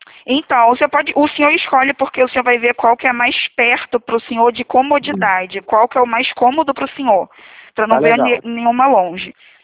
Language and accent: Portuguese; Niterói, Rio de Janeiro, Brazil; Aqui do centro do Rio. Rio de Janeiro mesmo.